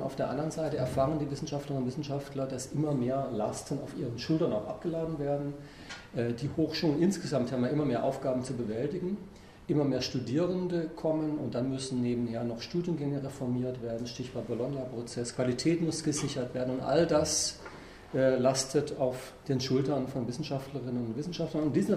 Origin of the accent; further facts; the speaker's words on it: Baden-Württemberg, Germany; in mein Heimatland, wenn man so will, weil ich habe in Baden-Württemberg in den 80er Jahren unter dem damaligen Präsidenten des VfB Stuttgart, der nebenher Kultusminister war, Zentralabitur gemacht.